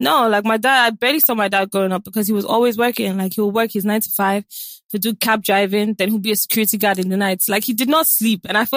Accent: London, United Kingdom; So I grew up in the hood. Like, I grew up in London, but I didn't grow up in the posh part.

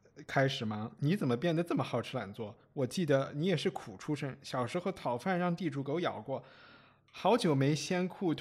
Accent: China; 就是在所有我们中国人和长辈和权力的关系里都是这样的

